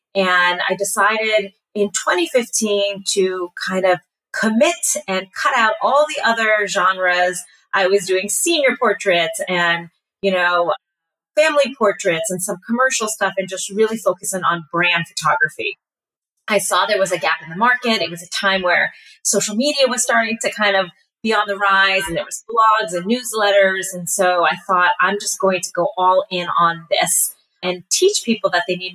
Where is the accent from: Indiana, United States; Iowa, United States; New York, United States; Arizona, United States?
New York, United States; also born or lived in New Jersey; now in Maine, United States; So I lived in New Jersey for about 9 years. I'm actually originally from New York, the suburbs of New York.